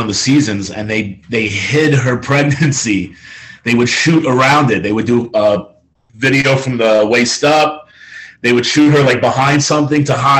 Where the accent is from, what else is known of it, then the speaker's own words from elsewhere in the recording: Queens, New York, United States; You know, and I'm from the Boulevard, Queens Boulevard. I live off Queens Boulevard.